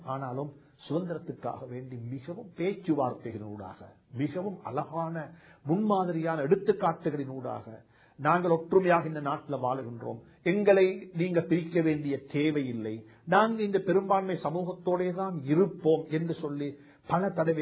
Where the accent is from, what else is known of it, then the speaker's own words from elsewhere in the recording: Kandy, Central Province, Sri Lanka; நான் கண்டி ஊரை சேர்ந்தவர்